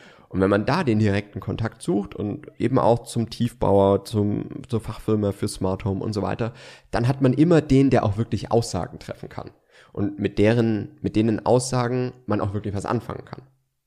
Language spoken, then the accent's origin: German; Baden-Württemberg, Germany; ich bin Schwabe